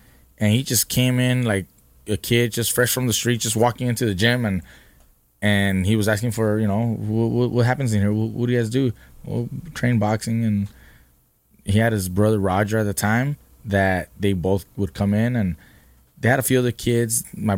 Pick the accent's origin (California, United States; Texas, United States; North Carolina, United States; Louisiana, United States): California, United States; Oxnard; Growing up in Oxnard, my parents were working in strawberry fields.